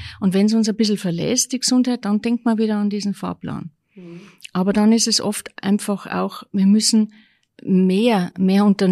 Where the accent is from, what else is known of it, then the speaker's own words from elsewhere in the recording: Bavaria, Germany; Ich bin in Ostbayern groß geworden